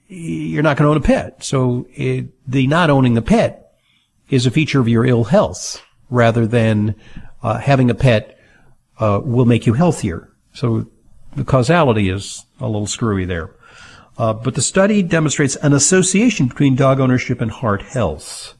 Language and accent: English; Santa Monica, California, United States; because I grew up in Santa Monica, California.